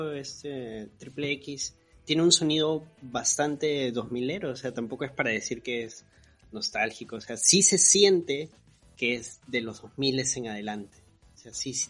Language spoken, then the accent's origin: Spanish; Callao, Peru; Yo soy del Callao